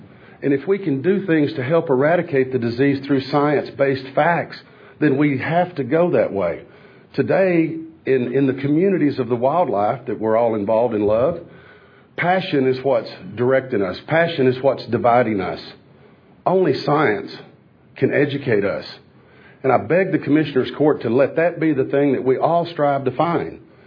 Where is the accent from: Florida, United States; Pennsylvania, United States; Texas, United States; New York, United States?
Texas, United States; I'm from Red River County.